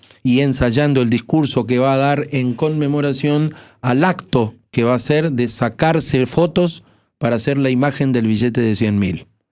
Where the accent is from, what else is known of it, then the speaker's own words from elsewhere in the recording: Corrientes, Argentina; now in Buenos Aires, Argentina; Yo vine de Corrientes a Buenos Aires y me costó mucho ese destierro primero.